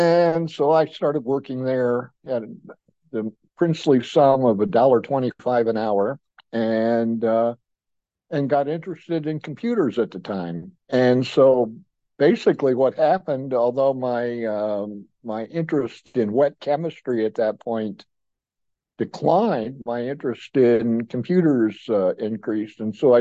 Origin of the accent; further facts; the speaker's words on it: Ohio, United States; My family, I was an only child. I grew up in Ohio, with a lot of relatives.